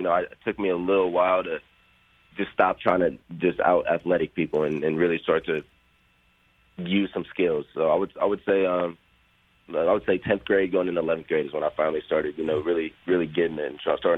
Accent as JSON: {"language": "English", "town": "Austin", "region": "Texas", "country": "United States", "said": "I was from Austin, but it wasn't like they came and started recruiting me early"}